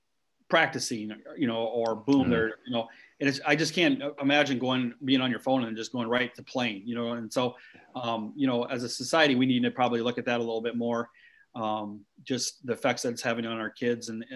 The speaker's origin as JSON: {"language": "English", "town": "Dyke", "region": "Iowa", "country": "United States", "tie": "born or raised there", "said": "Yeah, well, you know, I was born the fifth out of seven kids in Dyke, Iowa. Grew up on a farm, and there was all nine of us in one house at the same time at one point."}